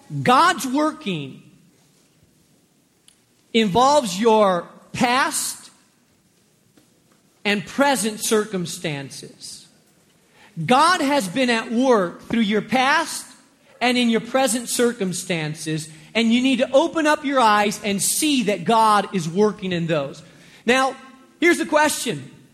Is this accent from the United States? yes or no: no; Spain; English is a second language; I grew up in Spain.